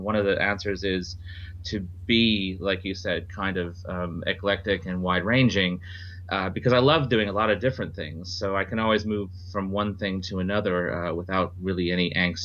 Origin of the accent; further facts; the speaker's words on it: Fiji; Well, I grew up in the Fiji Islands because my parents were in the Peace Corps.